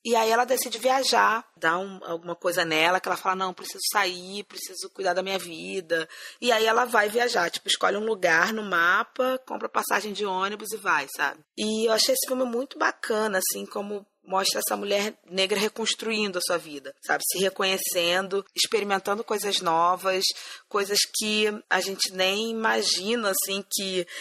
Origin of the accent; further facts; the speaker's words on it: Rio de Janeiro, Brazil; now in São Paulo, Brazil; Então, eu sou carioca, né? Eu moro em São Paulo já há bastante tempo.